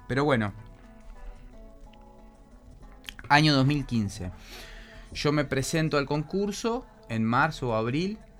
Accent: Paysandú, Uruguay; Yo recuerdo, por ejemplo, de estar de niño jugando en Paysandú.

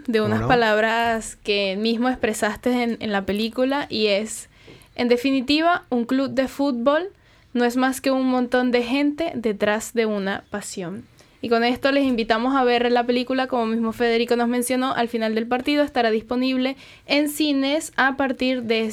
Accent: Venezuela; now in Uruguay; por el hecho de que soy de Venezuela, de otro país

